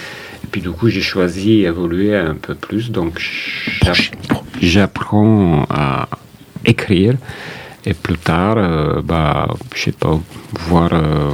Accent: Slovakia; French is a second language; now in France; Oui, j'ai un petit accent. Je suis d'origine slovaque.

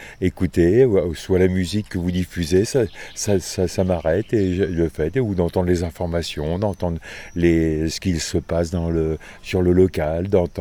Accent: Valence, Auvergne-Rhône-Alpes, France; now in Pont, France; parce que je suis pas originaire d'ici, mais de la Drôme, de Valence

